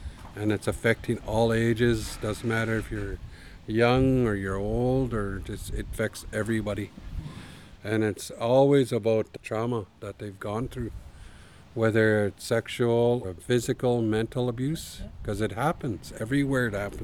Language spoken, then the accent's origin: English; Canada; I'm from Whitsett First Nation.